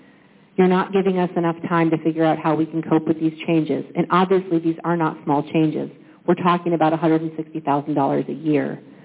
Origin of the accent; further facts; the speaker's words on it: Sitka, Alaska, United States; I was born and raised in Sitka.